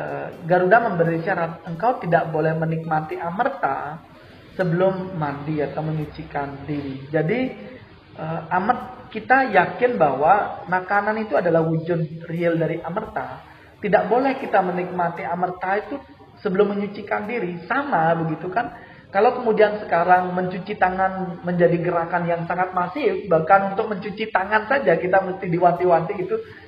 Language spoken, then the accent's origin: Indonesian; Bali, Indonesia; semoga saja kita sebagai warga Bali ingat jati diri kita, eling gitu